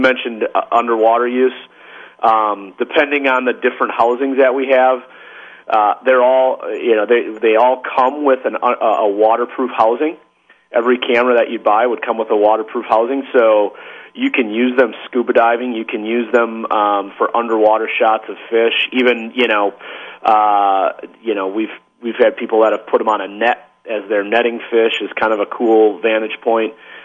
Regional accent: Wisconsin, United States; and I'm from Wisconsin, so just across the lake from you guys, and so I grew up doing this stuff

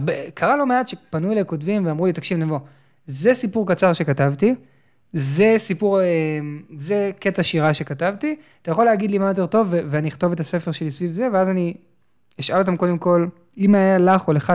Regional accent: Tel Aviv, Tel Aviv District, Israel; גדלתי בתל אביב, בגיל 14 הייתי נוסע באוטובוס

